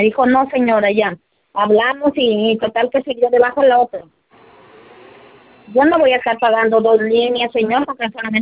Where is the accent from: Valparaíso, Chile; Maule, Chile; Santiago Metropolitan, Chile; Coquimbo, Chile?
Santiago Metropolitan, Chile; La Legua; porque soy de La Legua